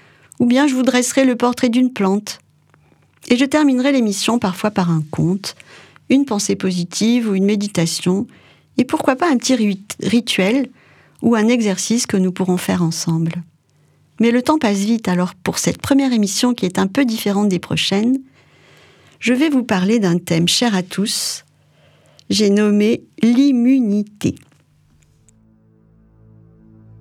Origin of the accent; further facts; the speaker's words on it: Provence-Alpes-Côte d'Azur, France; même si je viens de Provence et que quand j'étais petite, mes oncles parlaient en patois.